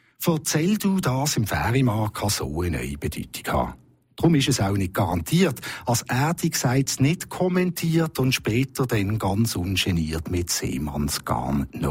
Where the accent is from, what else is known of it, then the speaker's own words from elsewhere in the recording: Basel, Basel-Stadt, Switzerland; Also grundsätzlich bin ich in Basel aufgewachsen und der Rhein ist ja mein schönstes Gewässer